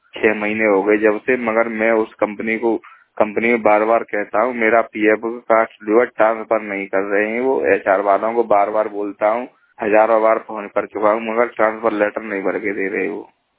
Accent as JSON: {"language": "Hindi", "town": "Sikandrarao", "region": "Uttar Pradesh", "country": "India", "lives_now": "Noida, India", "said": "Secunderabad district Hathras का रहने वाला हूँ। यहाँ नोएडा फेज टू में रह रहा हूँ, यहाँ काम करता हूँ।"}